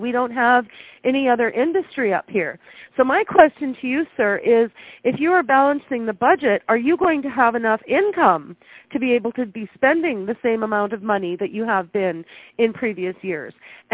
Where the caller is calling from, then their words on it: Fort Nelson, British Columbia, Canada; I am from Fort Nelson. I have been a resident of Fort Nelson now for the past 6 years.